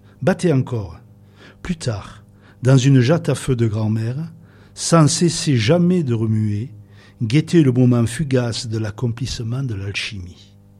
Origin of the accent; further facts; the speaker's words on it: Castellane, Provence-Alpes-Côte d'Azur, France; born there; Je peux dire, pour le paraphraser, que Castellane, c'est mon pays natal préféré.